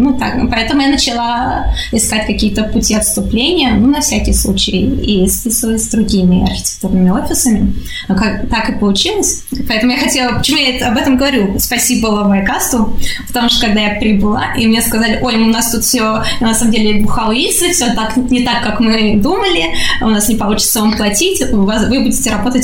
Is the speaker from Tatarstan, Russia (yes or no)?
yes; Kazan, Tatarstan, Russia; Я сама из Казани, училась я в Казанском архитектурном.